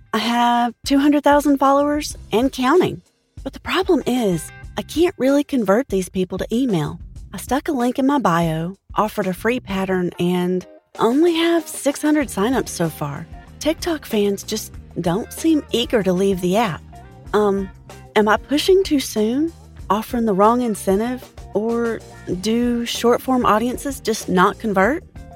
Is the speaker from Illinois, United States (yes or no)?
no; Knoxville, Tennessee, United States; Hey Chris … from Knoxville, Tennessee.